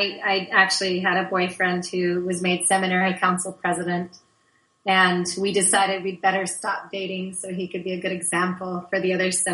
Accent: Utah, United States; now in Idaho, United States; No, I actually grew up in Utah, south of Provo.

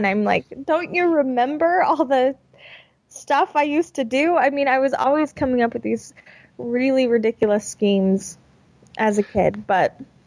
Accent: Murray, Utah, United States; Murray is just south of Salt Lake. It's kind of tucked in between Salt Lake and Sandy, Utah.

